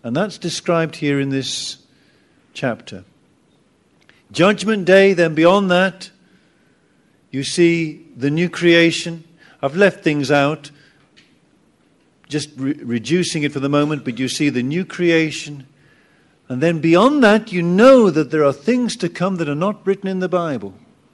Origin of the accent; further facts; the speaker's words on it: England, United Kingdom; I'm English. In England, we can do this, we can do that.